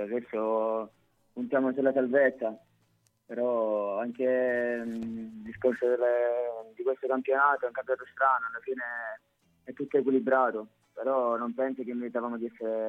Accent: Palermo, Sicily, Italy; Sono di Palermo, quindi tifo Palermo

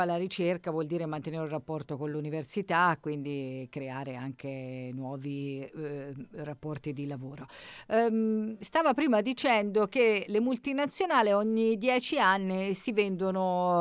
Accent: Siena, Tuscany, Italy; devo dire un po' come senese lo siamo tutti

